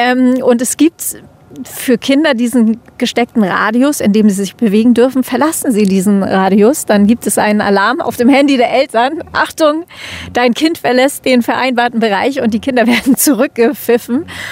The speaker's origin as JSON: {"language": "German", "region": "Schleswig-Holstein", "country": "Germany", "said": "Ich komme aus dem Kreis Pinneberg, das ist nicht ganz Hamburg. Wir haben die Hamburger Vorwahl, aber ansonsten gehören wir nicht wirklich dazu."}